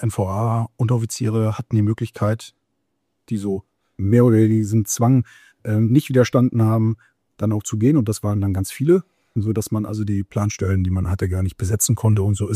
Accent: Parchim, Mecklenburg-Vorpommern, Germany; Ich komme ja tatsächlich ursprünglich aus Parchim, das ist im Mecklenburg-Vorpommern, also quasi im Osten unserer, also im Norden eigentlich, aber eben in der ehemaligen DDR. Und da bin ich ja quasi groß geworden.

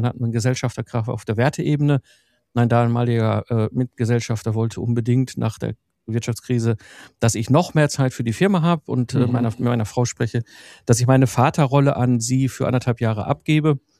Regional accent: North Rhine-Westphalia, Germany; Also ich bin ja, wie gesagt, im Ruhrpott groß geworden, so zwischen Kohle und Stahl in den 90ern.

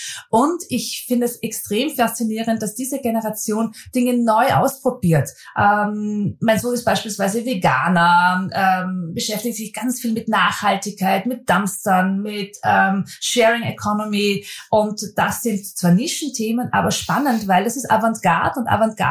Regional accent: Mondsee, Upper Austria, Austria; Ich bin ein Landkind. Ich komme aus Mondsee in Oberösterreich und pendle auch zwischen Mondsee und Wien und dem Rest der Welt.

